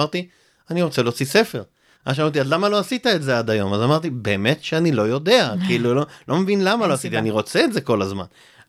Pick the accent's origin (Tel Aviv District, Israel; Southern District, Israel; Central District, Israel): Tel Aviv District, Israel; Tel Aviv; born there; now in Jerusalem, Israel; אבל נולדתי בתל אביב.